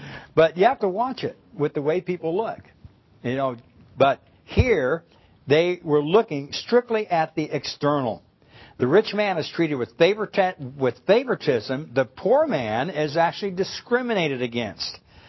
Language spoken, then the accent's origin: English; Scottsdale, Arizona, United States; I told you I grew up in Scottsdale, Arizona.